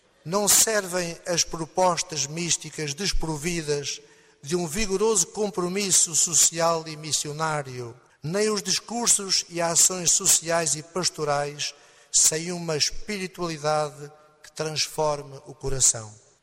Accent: Alcobaça, Leiria, Portugal; Diocese Mãe de Lisboa, onde nasci e cresci, especialmente a paróquia de origem de Évora de Alcobaça, paróquia de Alcobaça onde fiz estágio pastoral

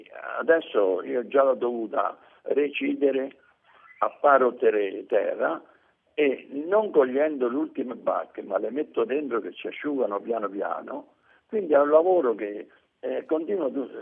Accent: Tremonti, Abruzzo, Italy; negli anni 50, nel mio paese, dove io sono nato, sempre vicino a Tagliacozzo, Tremonti

